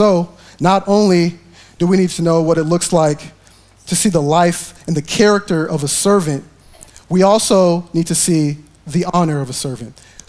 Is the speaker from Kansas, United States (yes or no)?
yes; Kansas, United States; now in Texas, United States; Mind you, I mean, I moved from Kansas, and if from Kansas, you know, I was told when you come to Texas, it's all about Southern hospitality.